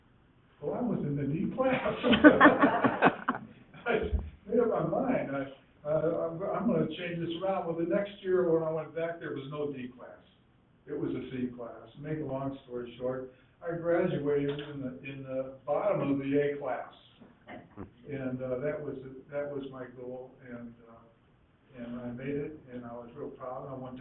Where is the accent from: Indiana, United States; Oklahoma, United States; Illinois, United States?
Indiana, United States; And I was born and raised in Indiana, the second in a family of eight.